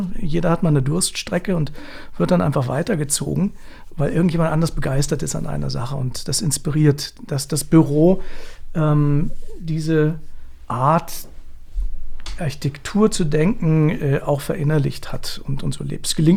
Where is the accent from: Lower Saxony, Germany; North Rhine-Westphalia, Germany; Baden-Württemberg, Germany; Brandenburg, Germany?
Lower Saxony, Germany; Hanover; Ich komme aus Hannover.